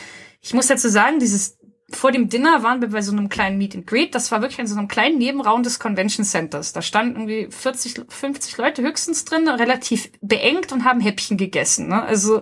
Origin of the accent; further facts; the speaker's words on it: Hamburg, Germany; als ich sage, dass ich aus Hamburg komme